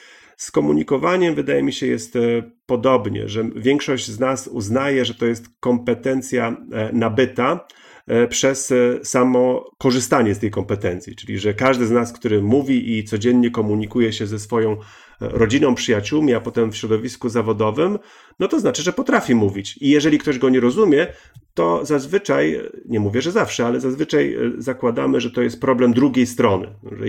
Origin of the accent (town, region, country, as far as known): Gdynia, Pomeranian Voivodeship, Poland